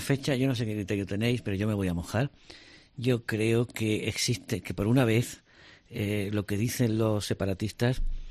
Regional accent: Catalonia, Spain; yo soy catalán

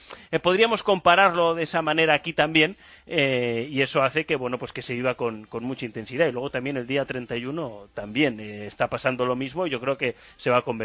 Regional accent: Madrid, Community of Madrid, Spain; now in London, United Kingdom; en casa estuve Nochebuena y Navidad, me repartí entre Madrid, de donde soy, y Logroño, la tierra de mi mujer, y el día 28 pues nos volvimos aquí.

